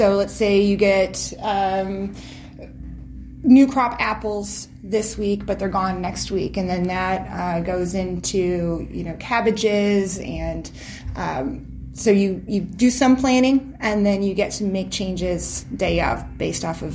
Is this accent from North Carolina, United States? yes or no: no; St. Louis, Missouri, United States; So I'm originally from St. Louis. We've been Midwesterners for a long time.